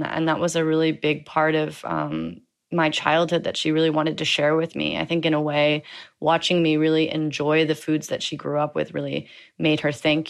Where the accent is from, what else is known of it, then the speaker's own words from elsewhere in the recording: Eugene, Oregon, United States; But even growing up in Eugene, where, you know, the population is maybe 95% Caucasian, as a young child, I really enjoyed my biracial upbringing